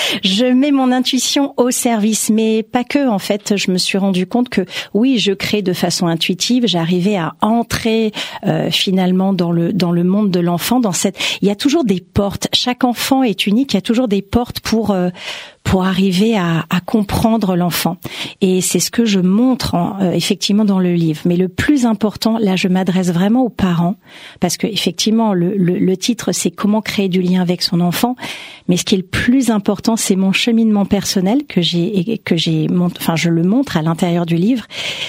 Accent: Paris, Île-de-France, France; Je suis parisienne. Je suis née à Paris 14, 14e arrondissement.

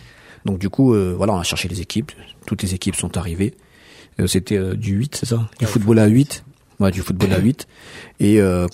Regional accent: Villiers-le-Bel, Île-de-France, France; Oui, je suis de Villiers-le-Bel, oui.

